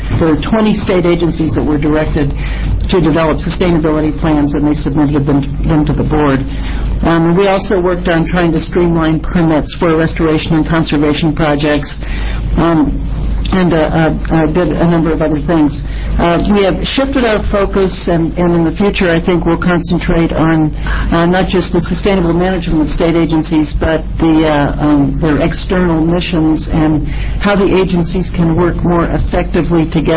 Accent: Lake Oswego, Oregon, United States; I'm a constituent. I'm from Lake Oswego. I neglected to mention.

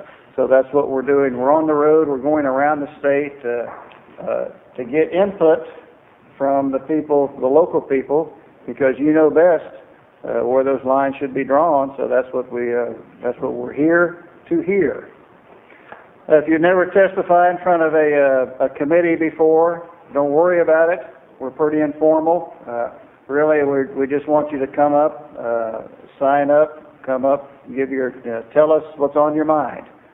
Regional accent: Klamath Falls, Oregon, United States; I'm from Klamath Falls, Senate District 30. That's really the district that goes from Klamath Falls to Ontario, which is about a third of the state.

